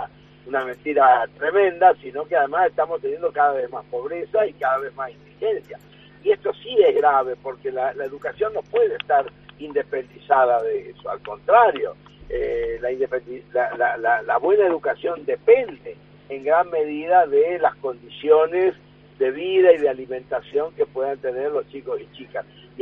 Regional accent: Resistencia, Chaco, Argentina; Nosotros acá en el Chaco, yo soy de Resistencia

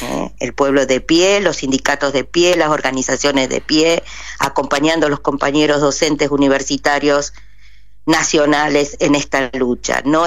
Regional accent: Argentina; la gratuidad de la educación, que es un bastión nuestro como argentinos

